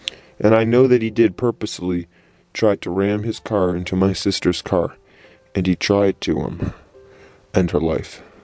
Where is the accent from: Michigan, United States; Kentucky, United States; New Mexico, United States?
New Mexico, United States; I am a lawyer from New Mexico.